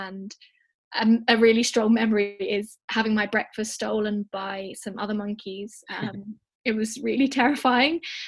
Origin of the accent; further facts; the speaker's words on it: Redbridge, London, United Kingdom; So where I'm from is like, it's a London borough, so Redbridge is the borough, but the county is Essex, so it's a bit confusing.